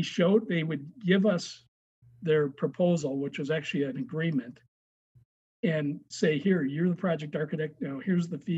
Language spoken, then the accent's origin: English; Oak Park, Illinois, United States; I ended up getting a job with a school firm about 35 miles outside of Chicago in Elgin, Illinois. Growing up in Oak Park, I'd heard of Elgin.